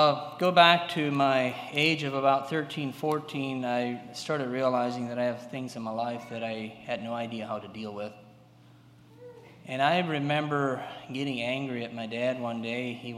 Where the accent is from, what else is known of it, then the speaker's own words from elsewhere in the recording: Tennessee, United States; Born and raised in Tennessee in a conservative Amish setting.